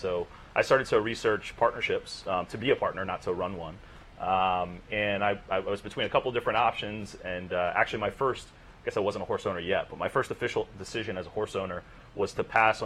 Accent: Maryland, United States; moved away as an adult; Yeah, I mean, I'm from Maryland originally, you know, so kind of grew up around horse racing a little bit.

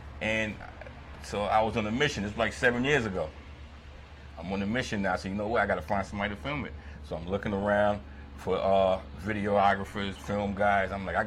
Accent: Brooklyn, New York, United States; moved away as an adult; now in Saratoga, United States; You know, my background, I grew up in Brooklyn, New York. And I moved to Saratoga about 10 years ago.

